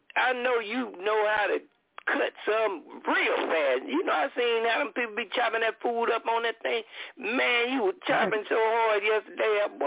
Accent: New Jersey, United States; they told me I talk too fast because I'm from New Jersey.

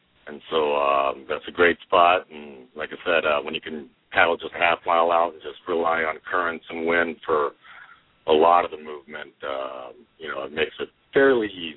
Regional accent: Alaska, United States; And then I kind of moved back to Alaska, my home state, started looking around

